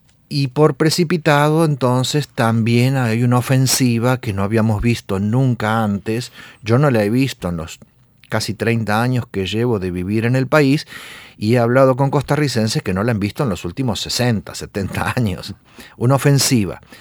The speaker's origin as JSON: {"language": "Spanish", "country": "Argentina", "tie": "born or raised there", "said": "Costa Rica fue más radical que Argentina, porque si bien no hubo un movimiento de reforma universitaria tan beligerante como el de mi país natal"}